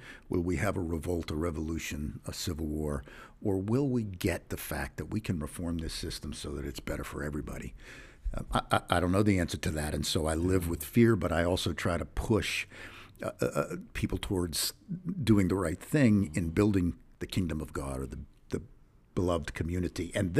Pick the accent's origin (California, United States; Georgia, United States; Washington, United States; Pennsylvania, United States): Pennsylvania, United States; Pittsburgh; But I'm a Pirate fan. I grew up in Pittsburgh.